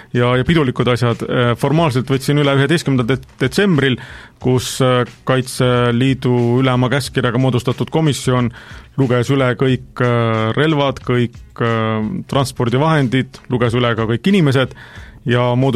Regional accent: Jõgeva County, Estonia; pärit olen ma Jõgevamaalt lõpetanud või käinud koolis ja lõpetanud ka Oskar Lutsu nimelise Palamuse gümnaasiumi

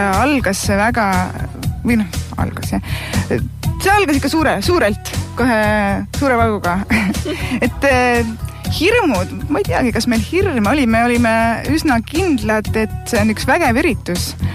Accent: Põlva County, Estonia; also born or lived in Tartu; now in Rapla, Estonia; Raplas olen ma elanud nüüd natuke üle 3 aasta. Et olen pärit Põlvamaalt üldsegi ja enne Raplat elasin umbes 12 aastat Tartus.

